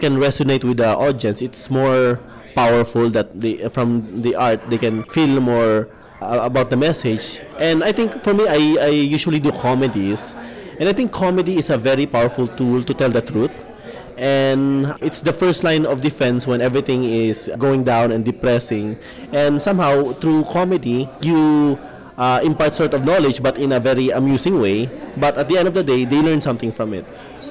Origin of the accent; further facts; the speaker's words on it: Philippines; I'm from the Philippines